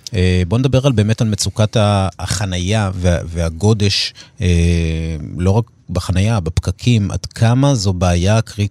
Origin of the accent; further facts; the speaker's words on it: Tel Aviv, Tel Aviv District, Israel; אני תל אביבי, כן, יפו, אני גר ביפו